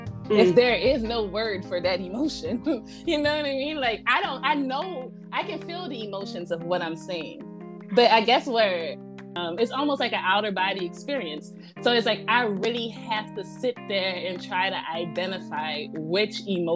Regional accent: New Orleans, Louisiana, United States; So I'm from New Orleans, born and raised in New Orleans.

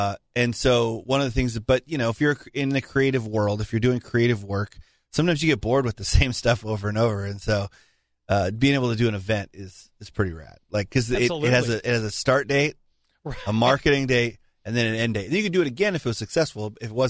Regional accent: Washington, United States; I grew up in the Pacific Northwest.

